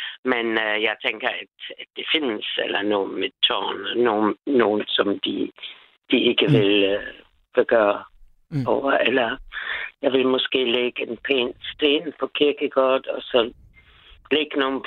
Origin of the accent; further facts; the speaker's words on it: Germany; Danish is a second language; now in Denmark; Jeg kommer jo selv fra Tyskland